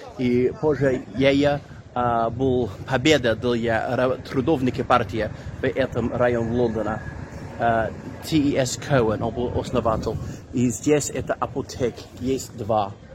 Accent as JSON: {"language": "Russian", "country": "Ireland", "second_language": "Russian", "lives_now": "England, United Kingdom", "said": "я из Ирландии. И я сейчас в Целло Эгом, это маленький Целло в Англии. И есть 6000 жителей."}